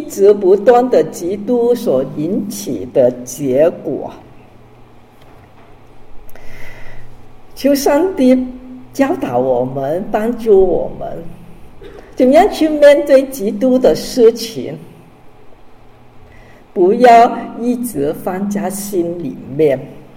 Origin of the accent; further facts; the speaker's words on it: China; 可能也是我们中国人的美德，我们谦虚，所以我们缺乏那个自夸。